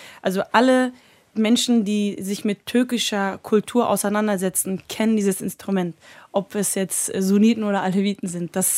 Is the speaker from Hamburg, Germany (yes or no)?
yes; Hamburg, Germany; born there; Ich bin ja auch auf der Veddel in Hamburg geboren.